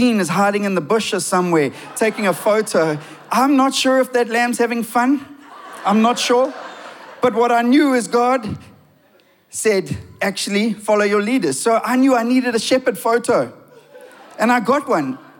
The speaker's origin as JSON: {"language": "English", "town": "Durban", "region": "KwaZulu-Natal", "country": "South Africa", "tie": "born or raised there", "said": "I am a Durban boy. I grew up in Durbs. I played a lot of sport."}